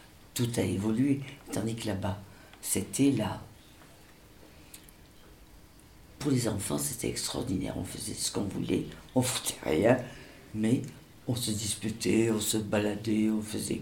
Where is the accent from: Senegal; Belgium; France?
Senegal; Dakar; born there; Voilà, je suis née là-bas. Je suis née à Dakar.